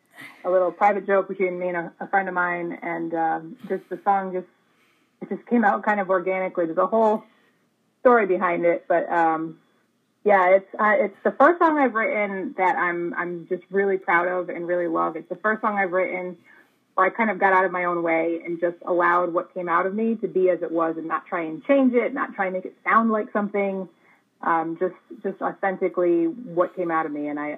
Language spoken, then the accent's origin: English; Rhode Island, United States; I'm in Rhode Island. I'm born and raised right here, so.